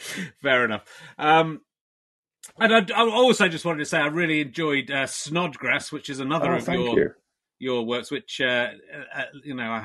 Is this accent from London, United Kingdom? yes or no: no; Pocklington, Yorkshire and the Humber, United Kingdom; born there; I was born in Pocklington, so I'm East Ridings and you're West Ridings, right? I was born near York, anyway.